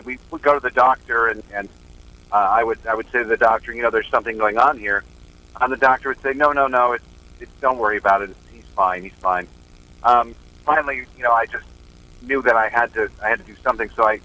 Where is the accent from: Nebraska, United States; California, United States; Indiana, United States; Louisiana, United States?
California, United States; Hollywood; Well, I did. I grew up basically in Hollywood.